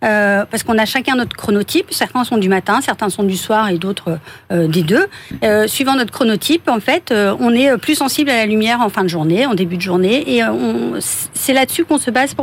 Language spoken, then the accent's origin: French; Brest, Brittany, France; Oui, je suis une brestoise.